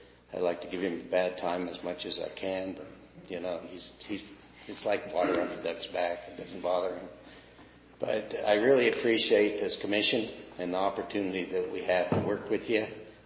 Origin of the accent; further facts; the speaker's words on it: Sparks, Nevada, United States; And so I've lived here all my life. I grew up in Sparks.